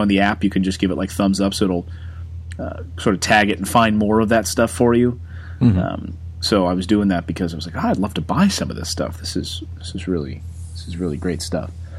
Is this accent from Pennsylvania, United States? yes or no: yes; Reading, Pennsylvania, United States; Maybe it's sort of my East Coast mentality. You know, growing up in Reading, Pennsylvania, outside of Philadelphia, you kind of get the sense of that's your world, right?